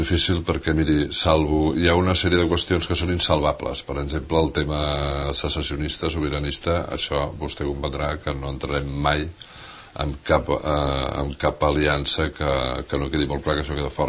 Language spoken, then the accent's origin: Catalan; Valldoreix, Catalonia, Spain; jo soc de Valldoreix, visc a Valldoreix, no?